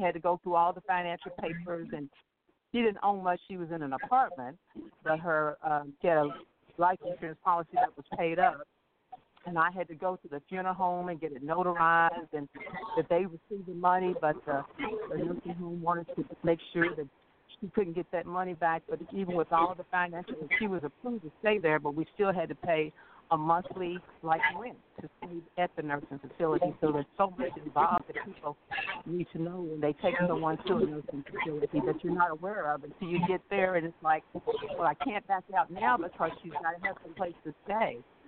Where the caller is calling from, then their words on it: Kentucky, United States; from Kentucky.